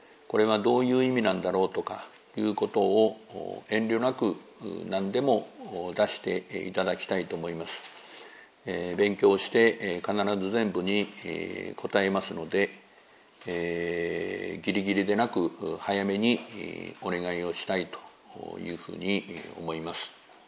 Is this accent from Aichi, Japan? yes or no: yes; Aichi, Japan; born there; 私は愛知県生まれなんですけど名古屋行ったことないんですので